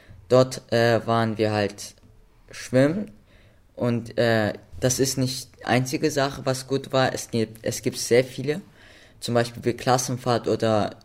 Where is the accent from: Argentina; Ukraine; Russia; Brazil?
Russia; now in Berlin, Germany; ich komme ursprünglich aus Russland